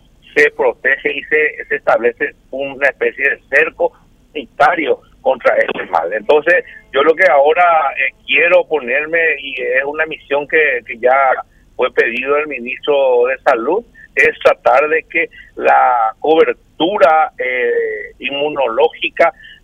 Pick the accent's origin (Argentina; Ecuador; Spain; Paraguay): Paraguay; Nosotros somos paraguayos.